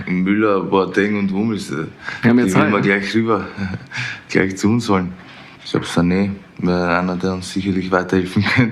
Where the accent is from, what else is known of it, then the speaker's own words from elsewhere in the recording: Vienna, Austria; Ich bin in Wien geboren, da aufgewachsen. Habe einen österreichischen Reisepass.